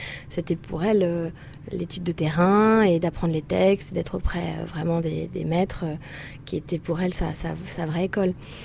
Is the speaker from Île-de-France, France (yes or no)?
yes; Paris, Île-de-France, France; born there; Comme je suis d'origine bretonne, mes parents sont bretons et j'ai un peu du granit. Même si je suis née à Paris, je me sens très bretonne de sang et de souche.